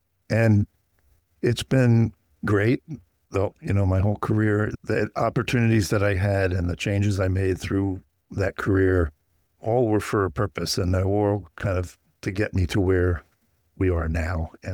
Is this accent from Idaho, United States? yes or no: no; Colonia, New Jersey, United States; Well, I grew up in central New Jersey in a little town called Colonia. Suburban, single family homes